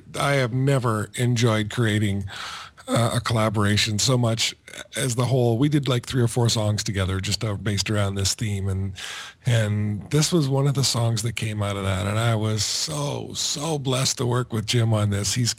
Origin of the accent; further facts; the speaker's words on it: Canada; I'm Canadian, so I can take a stab at American politics and not get in too much trouble.